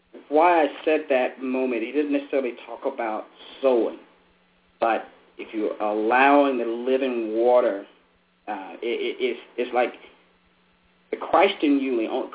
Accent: Alabama, United States; I growing up in Alabama, we didn't have a pro team, so I followed.

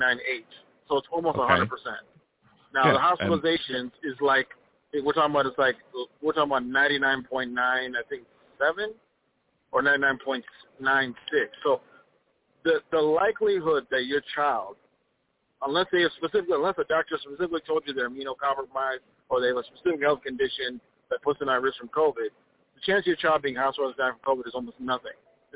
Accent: Minnesota, United States; Minnesota.

